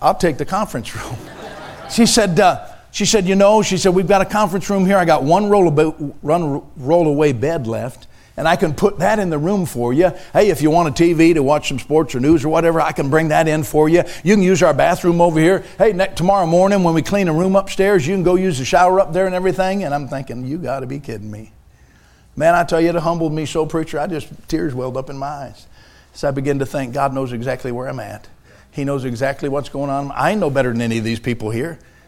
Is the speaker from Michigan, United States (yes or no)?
yes; Michigan, United States; And I said, no, ma'am, I'm from Michigan. I'm heading to Kansas.